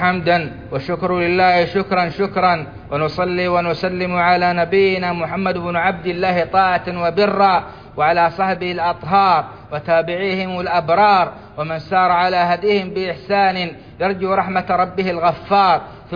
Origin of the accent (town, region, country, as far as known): Saudi Arabia